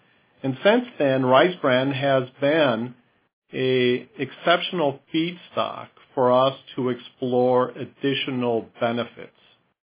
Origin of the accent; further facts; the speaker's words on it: Iowa, United States; born there; also born or lived in Europe / South America / Australia; So I was born in Iowa. I've been raised in many different countries around the world, Europe, South America, Australia. Came back to the U.S. when I first went to college.